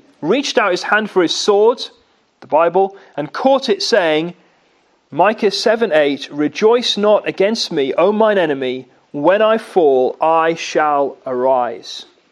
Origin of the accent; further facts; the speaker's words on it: North East England, United Kingdom; Now, I'm from the northeast, and I think my accent's fairly mild